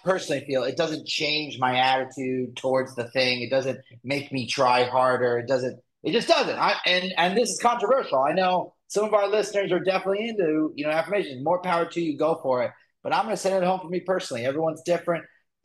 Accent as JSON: {"language": "English", "region": "Colorado", "country": "United States", "tie": "born or raised there", "said": "I grew up in Colorado, and they always had those, on the side of the highway in the mountains."}